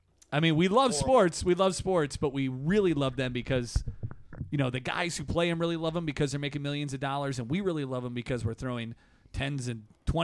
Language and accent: English; Wisconsin, United States; I'm from Wisconsin